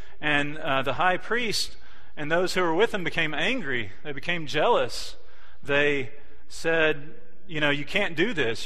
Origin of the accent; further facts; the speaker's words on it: United States; if you can't tell, I'm not from here, I'm from the States